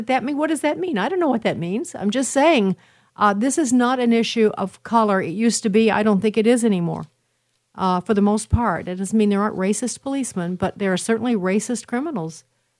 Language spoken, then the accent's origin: English; Chicago, Illinois, United States; So the black communities are in such jeopardy, especially Chicago, my hometown, where so many are murdered and murdered and murdered their kids.